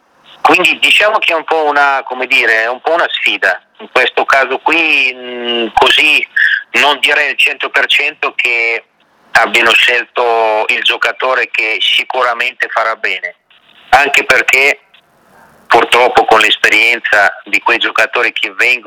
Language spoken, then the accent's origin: Italian; Russia; io da russo lo dico